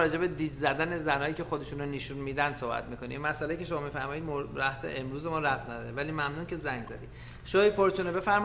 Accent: Iran; بازم چون ما ایرانی هستیم به اونا کشش بیشتره

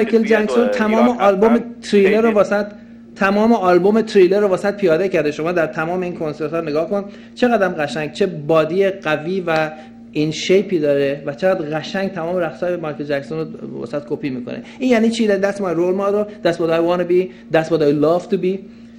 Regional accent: Iran; ما داریم به عنوان ایرانی

